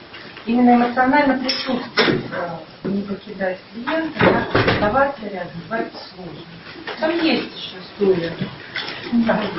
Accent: Odesa, Odesa Oblast, Ukraine; я приехала из Одессы.

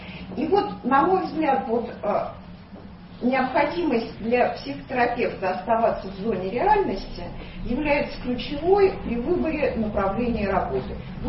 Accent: Donetsk, Donetsk Oblast, Ukraine; now in Kyiv, Ukraine; Значит, я из Донецка, но сейчас я живу почти год живу в Киеве.

